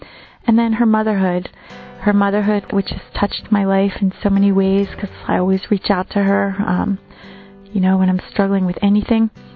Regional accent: Philadelphia, Pennsylvania, United States; I'm from Philadelphia, Pennsylvania, in the United States.

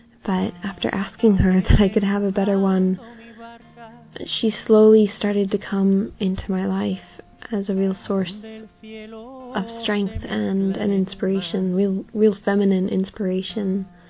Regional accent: Texas, United States; I'm 25. I'm from Texas.

